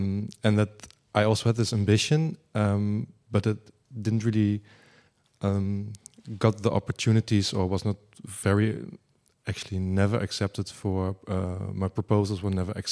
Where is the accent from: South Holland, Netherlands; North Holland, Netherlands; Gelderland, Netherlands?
Gelderland, Netherlands; Arnhem; English is a second language; I'm from this town, I'm from Arnhem, I was born, raised, studied, I live there, I will maybe be buried there as well